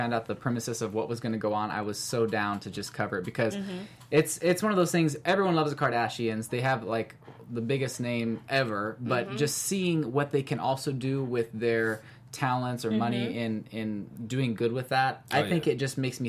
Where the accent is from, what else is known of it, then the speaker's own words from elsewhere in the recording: Missouri, United States; I'm from Missouri, so like fried chicken, all that kind of stuff.